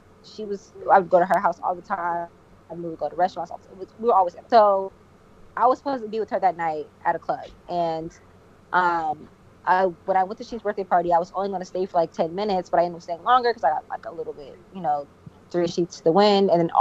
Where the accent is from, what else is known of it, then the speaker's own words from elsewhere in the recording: Savannah, Georgia, United States; also born or lived in Belgium; now in Baltimore, United States; I'm a military brat. I'm from all over, but you know, I guess for people to identify more with me, I can say Georgia. Like I'm from Savannah, Georgia. I live in Baltimore. I lived in Belgium.